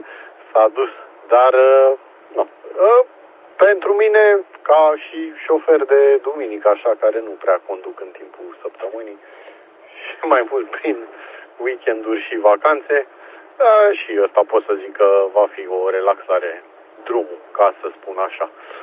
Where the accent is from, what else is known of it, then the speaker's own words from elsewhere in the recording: Pitești, Argeș, Romania; eu sunt din Pitești